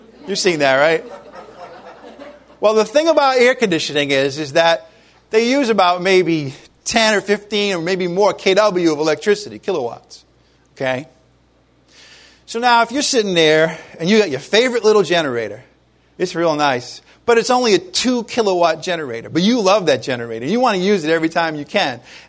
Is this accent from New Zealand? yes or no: no; New England, United States; born there; I'm a New Englander by birth. Yeah, my accent may be going away little by little, but it's probably still there.